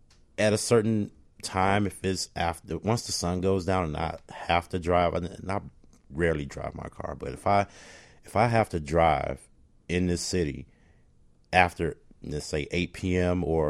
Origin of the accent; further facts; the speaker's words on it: Inglewood, California, United States; that and I grew up in Inglewood. I still stay in Inglewood.